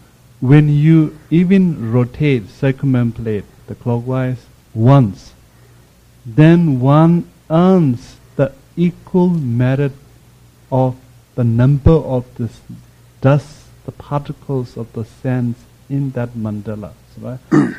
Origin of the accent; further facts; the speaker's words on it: Ladakh, India; So we are from Ladakh, which is the northern part of India